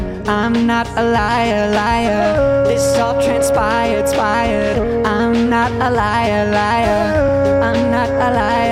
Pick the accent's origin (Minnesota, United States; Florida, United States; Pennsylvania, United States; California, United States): Florida, United States; West Palm Beach; When I was a kid, I spent summers growing up in Florida, West Palm Beach, Florida.